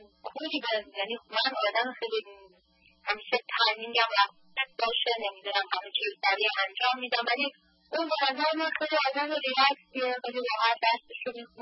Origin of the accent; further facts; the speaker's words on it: Iran; now in United States; حدود 7 سالی که از ایران رو بیرون اومدم و حدود 8 سالی اینجا هستم.